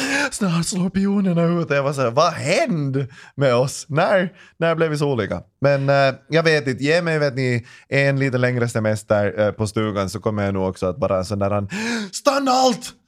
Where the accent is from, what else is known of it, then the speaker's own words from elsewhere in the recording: Ekenäs, Uusimaa, Finland; Ni är sådana betongbarn, jag är från Ekenäs.